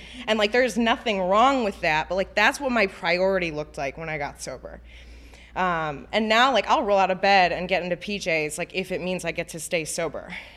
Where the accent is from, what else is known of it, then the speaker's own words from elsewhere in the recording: Chicago, Illinois, United States; moved away as an adult; especially because I moved to another state. I'm originally from Chicago. I moved to Kentucky for love, right?